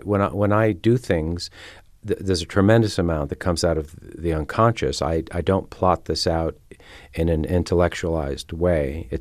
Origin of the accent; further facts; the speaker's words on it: New York, United States; also born or lived in London; Yeah, I grew up mostly in New York, so a little bit in London, but no, not at all.